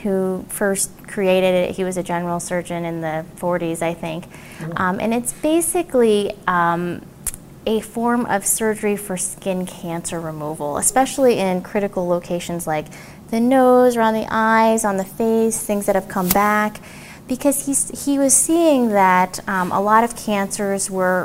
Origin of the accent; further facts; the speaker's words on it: Tucson, Arizona, United States; So I am from Tucson. My family lives in Tucson, and I love Tucson. I love the desert